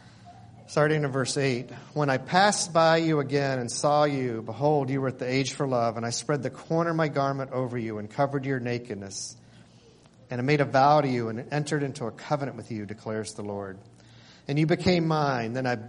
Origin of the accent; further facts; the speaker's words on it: the South, United States; I grew up in the South, and you could either be naked in the South, or you could be naked.